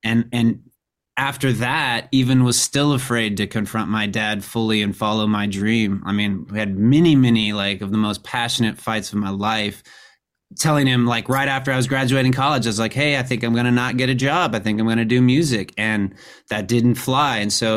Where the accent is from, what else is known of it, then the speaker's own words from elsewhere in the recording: Lake Jackson, Texas, United States; now in Austin, United States; I did grow up south of Houston in Lake Jackson and spent my time growing up in the Houston area, and then moved to Austin for school and whatnot